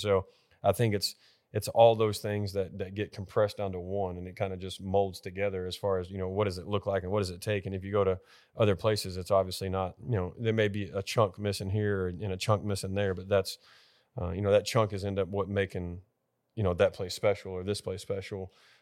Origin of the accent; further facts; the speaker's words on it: Texas, United States; especially like when I came from Texas, we couldn't do anything with them in the summer.